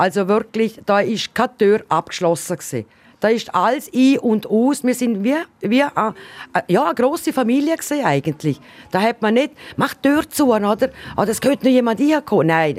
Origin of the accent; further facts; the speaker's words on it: Triesen, Liechtenstein; lebe eigentlich schon 58 Jahre in Tresa. Stolze Tresnerin, besser gesagt eine spanische Tresnerin, das ist mein Daheim und meine Gemeinde